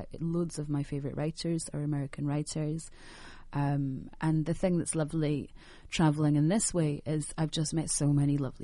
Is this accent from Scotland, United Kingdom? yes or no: yes; Scotland, United Kingdom; And I'm Scottish, you know, we have an underlying base level of madness as well.